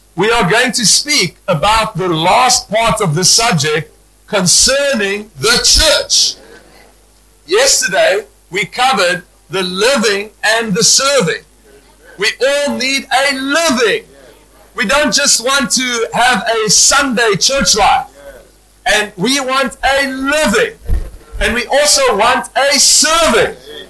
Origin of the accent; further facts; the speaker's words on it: Pretoria, Gauteng, South Africa; And I come from South Africa, Pretoria, South Africa. That's one of the capital cities of South Africa.